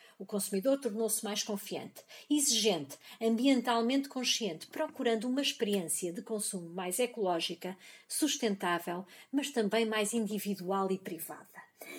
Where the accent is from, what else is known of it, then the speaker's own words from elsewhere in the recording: Portugal; venho de Portugal, da Universidade de Aveiro